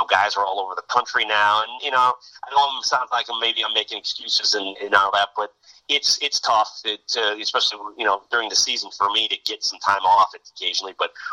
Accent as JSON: {"language": "English", "town": "Lowell", "region": "Indiana", "country": "United States", "said": "I came in from Lowell, Indiana, and I was, you know, a scared kid"}